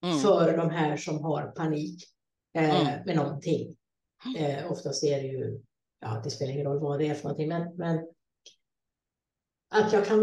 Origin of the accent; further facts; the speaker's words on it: Sweden; moved away; när jag bodde hemma i Sverige då, så hade jag ju också mitt rum.